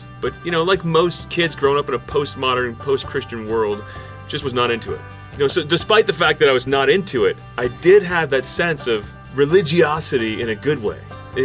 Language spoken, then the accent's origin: English; Ringwood, New Jersey, United States; Ringwood, New Jersey. You know, just nice small town USA.